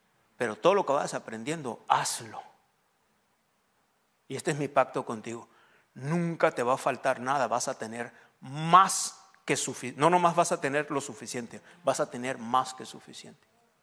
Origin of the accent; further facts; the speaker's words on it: Mexico; Hermano, es que pues soy mexicano.